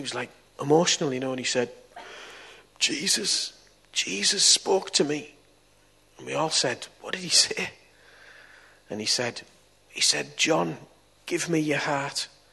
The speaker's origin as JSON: {"language": "English", "town": "Middlesbrough", "region": "North East England", "country": "United Kingdom", "tie": "born or raised there", "said": "I've been a Christian since I was 18. I was brought up round here, as you can hear from my accent. And a Teesside lad, Middlesbrough lad. And I became a Christian when I was 18."}